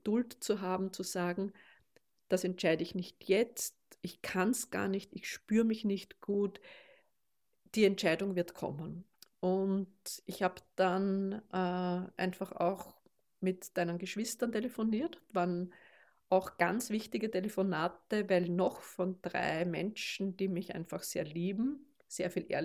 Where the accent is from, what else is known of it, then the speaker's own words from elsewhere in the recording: Vienna, Austria; born there; also born or lived in Mauerbach; habe mich rein von meinem Lebensmittelpunkt zwar immer als Wienerin gefühlt, weil dort seid ihr, meine Kinder, und dort ist mein Geburtshaus